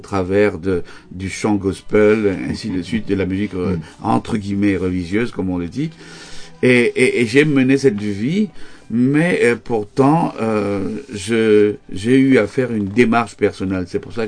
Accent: Cameroon; je suis né en Afrique, je suis né au Cameroun, et j'ai passé ma première partie de ma vie là-bas, et c'est vrai que je connais très peu la Grèce. Mon père était de l'île de Rhodes

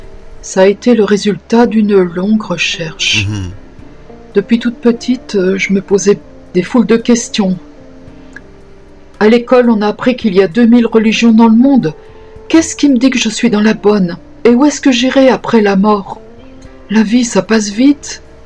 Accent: Verdun, Grand Est, France; born there; now in Nancy, France; Je suis née à Verdun, la ville de la Grande Guerre. Et j'habite à Nancy, près de Nancy, au bord de la forêt, au bord de ma chapelle de verdure. Dans une maison entourée d'un grand jardin

